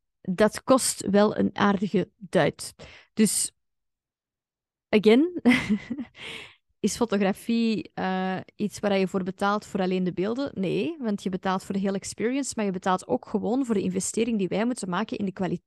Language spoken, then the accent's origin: Dutch; Belgium; laten we gewoon als community of als Belg eens een beetje minder onbenozel doen over dat geld.